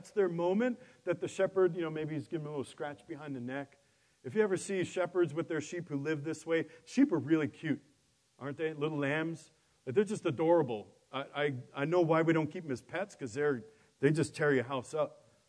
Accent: Queens, New York, United States; I certainly never learned it growing up in Queens.

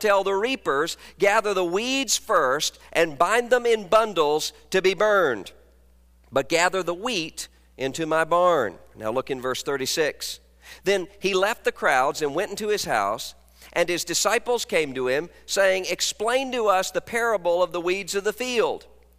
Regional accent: Mississippi, United States; They were way up north, and I grew up in South Mississippi

